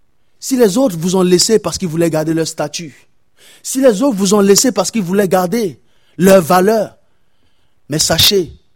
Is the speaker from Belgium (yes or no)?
no; France; Pardonnez-moi, je suis un Français, mais je n'ai pas la fierté du coq.